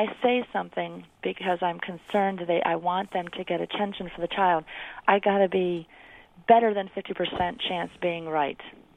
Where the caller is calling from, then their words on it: Urbana, Illinois, United States; Hi, I'm calling from Urbana.